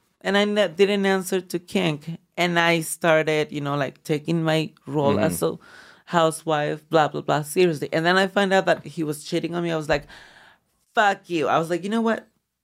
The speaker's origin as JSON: {"language": "English", "country": "United States", "tie": "born or raised there", "said": "No, no, no. I grew up here in the United States."}